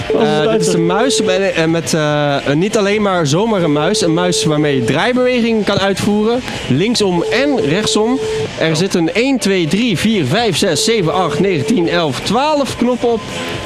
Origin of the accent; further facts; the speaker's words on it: Germany; Dutch is a second language; Nee, ik ben Duitser, maar ik versta een beetje Nederlands.